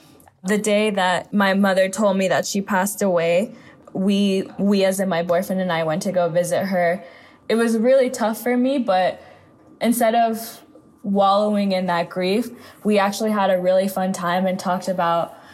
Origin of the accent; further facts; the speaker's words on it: Los Angeles, California, United States; also born or lived in New York; I'm from Los Angeles, California, and in my house, we call our parents mom and dad. So my mom and my dad are both immigrants from the Dominican Republic. We, as in my sisters and I, were born in New York